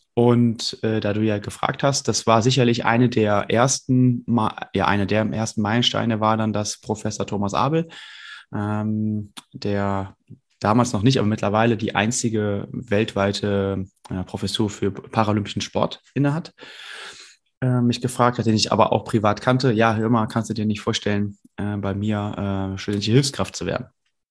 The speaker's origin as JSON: {"language": "German", "town": "Brühl", "region": "North Rhine-Westphalia", "country": "Germany", "said": "ich komme aus Brühl, muss ich dazu sagen, das ist ja gar nicht so weit weg von Köln"}